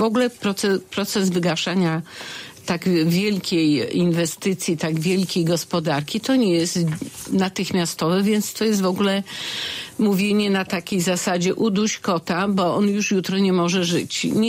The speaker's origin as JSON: {"language": "Polish", "town": "Bogatynia", "region": "Lower Silesian Voivodeship", "country": "Poland", "tie": "born there", "said": "się urodziłam w Bogatyni, znam ten teren"}